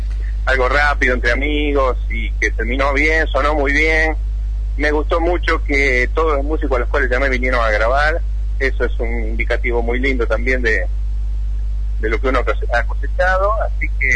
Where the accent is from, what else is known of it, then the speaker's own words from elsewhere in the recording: Carlos Pellegrini, Santa Fe, Argentina; yo soy de un pueblito de la provincia de Santa Fe que se llama Carlos Pellegrini